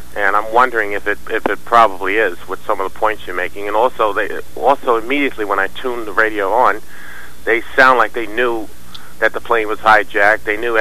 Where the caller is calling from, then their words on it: Queens, New York, United States; I'm calling from New York. I'm in New York. I'm in Queens.